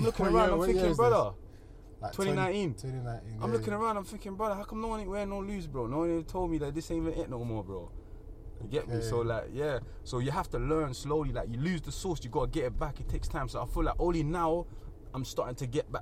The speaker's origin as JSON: {"language": "English", "country": "Jamaica", "said": "Yeah, man's Jamaican still"}